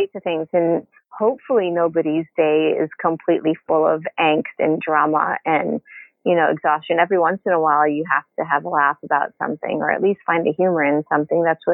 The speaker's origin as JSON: {"language": "English", "region": "Hawaii", "country": "United States", "said": "I'm from Hawaii also."}